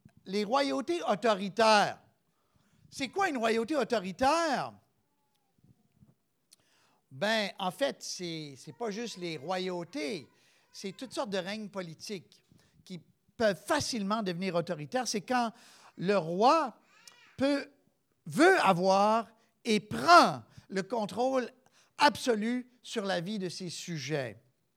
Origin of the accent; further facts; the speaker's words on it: Quebec, Canada; Les Québécois, nous, on peut dire, la majorité en tout cas, on est héritiers des Français, qui étaient les ennemis des Anglais.